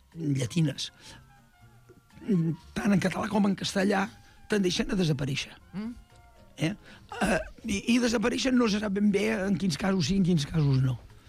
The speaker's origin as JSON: {"language": "Catalan", "region": "Catalonia", "country": "Spain"}